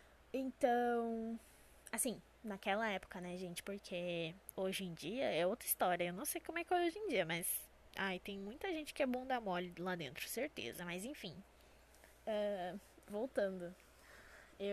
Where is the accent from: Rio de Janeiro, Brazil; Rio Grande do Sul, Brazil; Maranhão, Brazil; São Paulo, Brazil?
Rio Grande do Sul, Brazil; mais conhecida aqui no Rio Grande do Sul como Brigada Militar, porque eu sou gaúcha.